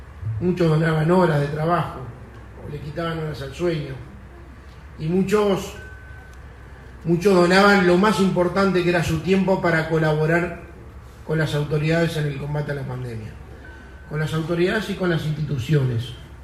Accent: Uruguay; como uruguayos

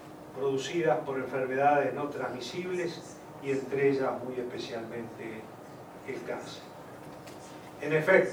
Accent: Uruguay; En mi país, en el Uruguay, el cáncer es la segunda causa de muerte de la población.

